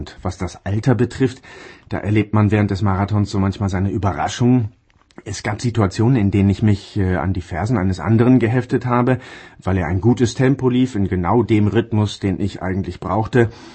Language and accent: German; Germany; Ich komme aus dem Flachland, aus der Nähe von Bremen